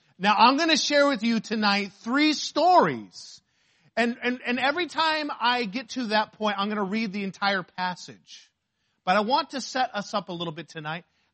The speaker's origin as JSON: {"language": "English", "region": "Arizona", "country": "United States", "said": "And I'm from Arizona, and so I wasn't used to, the ocean."}